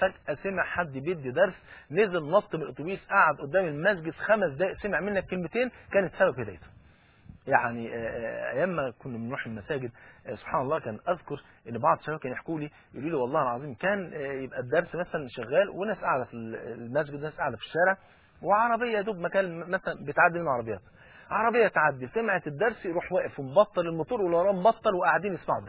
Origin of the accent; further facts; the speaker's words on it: Egypt; وزي ما بيقولوا المثل عندنا في مصر